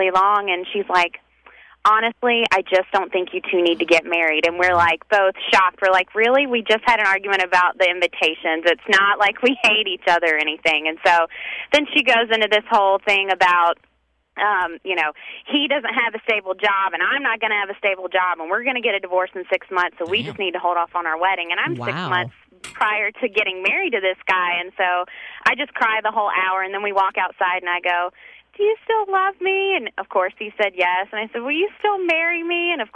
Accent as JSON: {"language": "English", "region": "the South", "country": "United States", "said": "I'm very much from the South."}